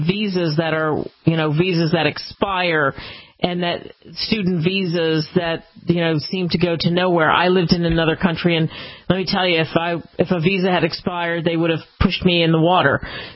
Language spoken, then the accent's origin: English; Philadelphia, Pennsylvania, United States; I grew up in Philly and spent tons of summers in Baltimore.